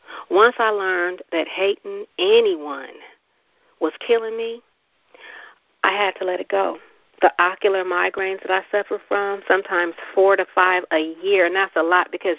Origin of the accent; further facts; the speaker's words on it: Richmond, United States; It's haterization, Kim. I'm from Richmond. You are too.